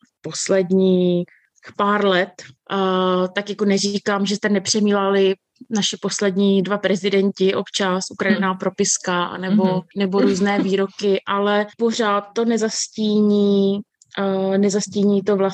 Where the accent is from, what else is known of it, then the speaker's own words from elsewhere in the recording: Bohemia, Czechia; Protože já jsem přijela z Čech, kdy vlastně nějaké objímání je víceméně vyhrazený pro úzkou rodinu.